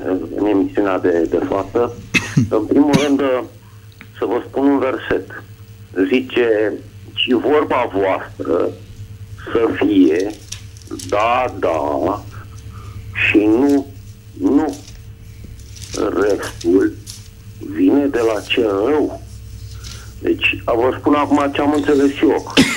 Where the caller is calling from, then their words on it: Bucharest, Romania; din București.